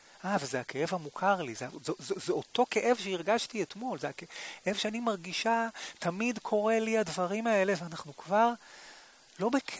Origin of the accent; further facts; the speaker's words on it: Holon, Tel Aviv District, Israel; also born or lived in Kfar Saba; נולדתי לפני 55 שנה בכפר סבא, גדלתי בחולון